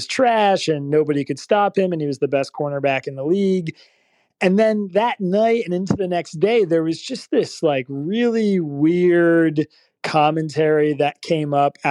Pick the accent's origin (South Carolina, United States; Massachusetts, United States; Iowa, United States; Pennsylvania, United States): Pennsylvania, United States; that I felt like had more relevance to the things that were happening around me on campus and in my home state of Pennsylvania.